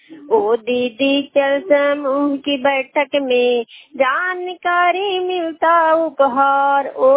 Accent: Bihar, India; थाना नौ जिला नालंदा की रहने वाली हूँ।

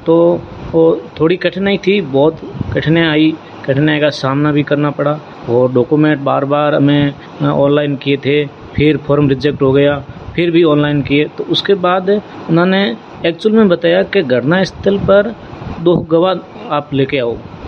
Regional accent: Phalodi, Rajasthan, India; और मैं जोधपुर फलौदी डिस्ट्रिक्ट से हूँ। पहले जोधपुर था, अभी नया फलौदी डिस्ट्रिक्ट है।

